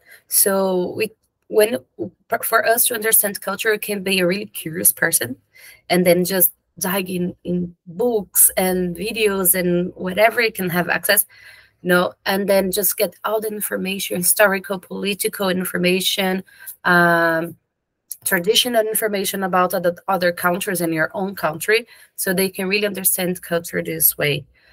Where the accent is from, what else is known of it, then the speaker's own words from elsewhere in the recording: Brazil; English is a second language; I'm a psychologist from Brazil.